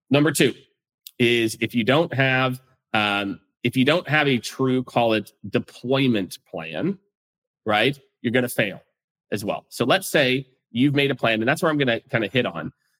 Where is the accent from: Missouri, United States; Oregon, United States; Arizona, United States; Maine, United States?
Missouri, United States; now in Texas, United States; because I live in Texas now, so I say y'all. Even though I grew up in Missouri, we didn't really say y'all there.